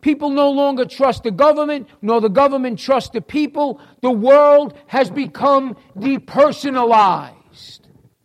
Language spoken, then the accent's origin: English; New York City, New York, United States; accent: New York; And if you can recognize my accent, I am from New York City.